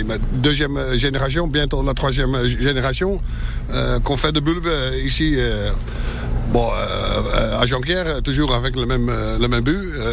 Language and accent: French; Netherlands; French is a second language; Après avoir récolté le bulbe, ça tout est repatrié chez moi en Hollande.